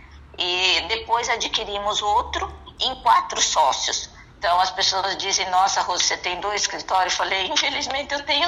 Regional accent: Medianeira, Paraná, Brazil; also born or lived in Maringá / Indaiatuba; Eu nasci em Maringá, fui a São Paulo, estive morando muitos anos em Indaiatuba, São Paulo. De lá eu fui para Medianeira, onde eu cresci dos 7 anos para cima. Então, eu me criei em Medianeira, que é 70 quilômetros de Foz do Iguaçu

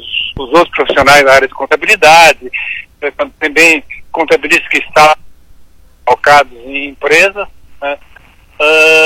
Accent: Lins, São Paulo, Brazil; now in Paranavaí, Brazil; Eu vim do estado de São Paulo, mais precisamente da cidade de Lins, onde me formei ainda na época como técnico em contabilidade, e a convite de uma empresa fui parar lá em Paranavaí, no noroeste do Paraná

